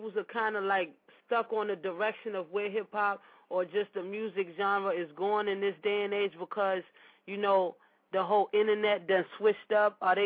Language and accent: English; Queens, New York, United States; now in Washington metropolitan area, United States; I'm from Queens, New York, but I live in the DMV in the D.C., Maryland, Virginia area right now.